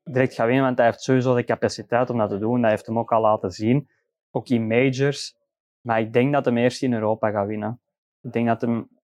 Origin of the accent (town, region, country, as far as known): Belgium